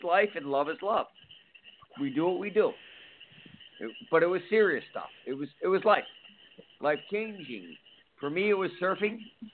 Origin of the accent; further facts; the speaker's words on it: Ocean City, United States; I was a typical small town guy. I was on my own since I was 14. I had nothing.